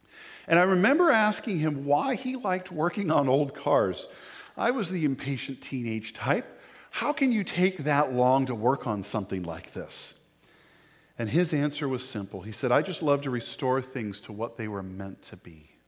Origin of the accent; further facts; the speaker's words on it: California, United States; I grew up in Northern California during my teen years and early college.